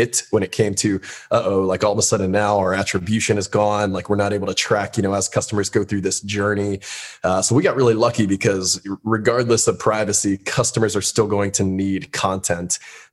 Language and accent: English; West Palm Beach, Florida, United States; West Palm Beach, Florida. So down, down south.